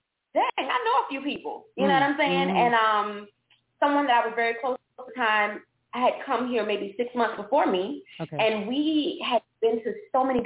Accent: Fort Lauderdale, Florida, United States; I am from Fort Lauderdale, Florida. That is about maybe 15, 20 minutes away from Miami. Yeah, I'm a little girl from Lauderdale.

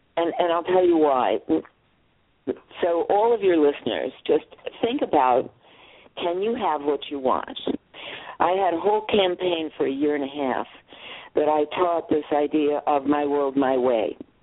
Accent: Vestal, New York, United States; I lived in New York City, and my hometown was Vestal, New York.

